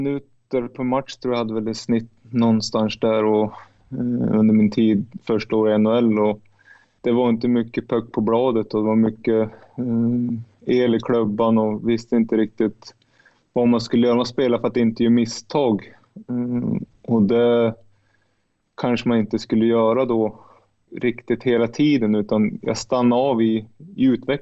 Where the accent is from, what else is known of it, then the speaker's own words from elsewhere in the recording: Sweden; moved away as an adult; now in Yaroslavl, Russia; En Audi kör jag hemma i Sverige och en Hyundai har jag här i Jaroslav.